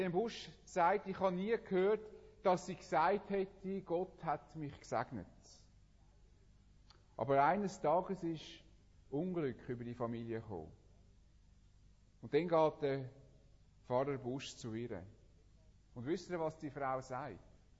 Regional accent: Switzerland; Was haben wir auch in unseren Reihen, auch als Schweizer, oft für Nationalstolz.

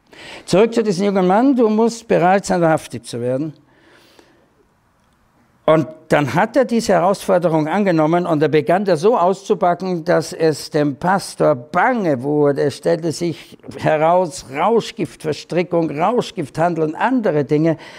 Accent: Austria; man konnte als Österreicher vor der Wende, gab es kaum ein Land, wo man so gut reisen konnte, West und Ost.

